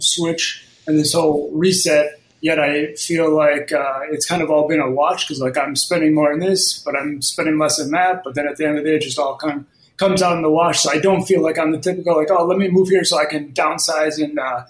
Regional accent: Midwest, United States; moved away as an adult; So I moved from the Midwest about 6 months ago. And it was just like I've never moved anywhere outside probably a 20-mile radius.

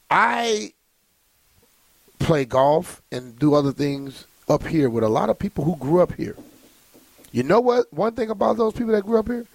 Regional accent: Louisiana, United States; Hell, I came from Louisiana. I was in Louisiana all my life. Then I came here.

